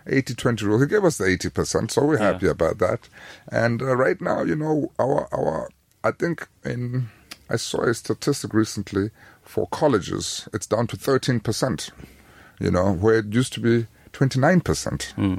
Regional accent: South Africa; first language Xhosa; English is a second language; The official language of Wakanda is Xhosa, which is my native language.

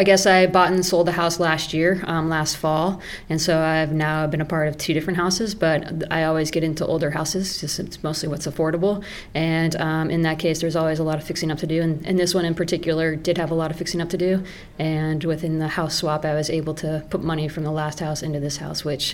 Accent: Denver, Colorado, United States; Yep, I grew up in Denver, the big city.

